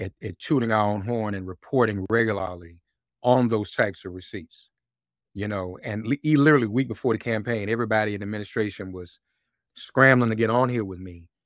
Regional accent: Washington, District of Columbia, United States; Brothers from my hometown in Washington, where he went to school, they went to AU.

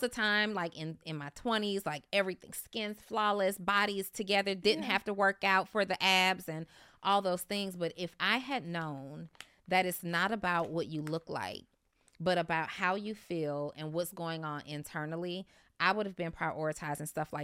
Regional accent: College Park, Georgia, United States; also born or lived in New Orleans; Originally from New Orleans, but I grew up in College Park.

